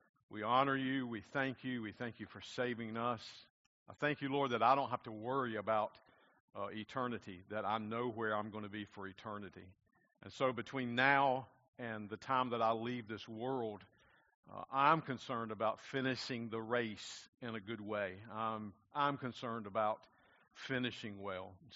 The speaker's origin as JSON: {"language": "English", "region": "South Carolina", "country": "United States", "tie": "born or raised there", "said": "She was born in Georgia. I was born in South Carolina, and we basically lived in South Carolina, and we were moving to Georgia to a church."}